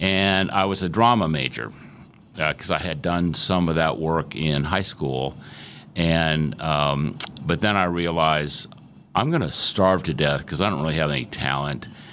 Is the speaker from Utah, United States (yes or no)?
yes; Salt Lake City, Utah, United States; born there; Well, I was born in Salt Lake City, Utah.